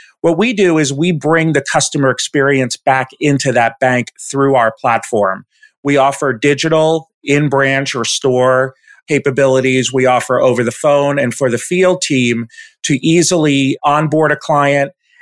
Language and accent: English; New York, United States; also born or lived in Washington, D.C.; now in Charlotte, United States; I'm currently living in Charlotte, North Carolina with my wife and two boys and dog. I'm originally from New York, went to school in upstate New York.